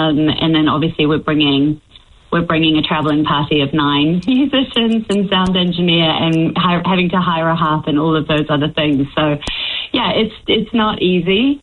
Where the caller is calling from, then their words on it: Paekakariki, Wellington, New Zealand; From Paikakariki, actually, in Wellington, just up in the Kapiti Coast.